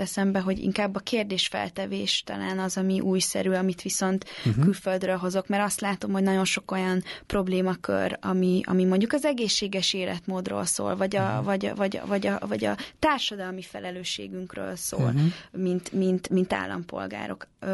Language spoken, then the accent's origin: Hungarian; Hungary; Nekem is egy teljesen új helyzet magyarként Magyarországon lenni, akármilyen furcsán is hangzik